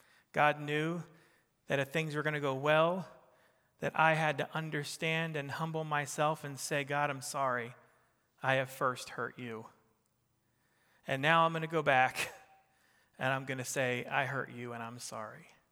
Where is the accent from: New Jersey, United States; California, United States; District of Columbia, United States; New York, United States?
New Jersey, United States; accent: Jersey; and so she's all trying to correct my Jersey accent.